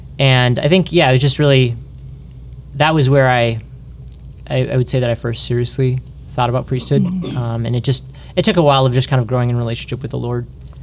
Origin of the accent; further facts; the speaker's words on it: Shoreview, Minnesota, United States; Yeah, so I'm the oldest of seven. I grew up in Shoreview, Minnesota. We grew up going to St. Charles Borromeo in St. Anthony.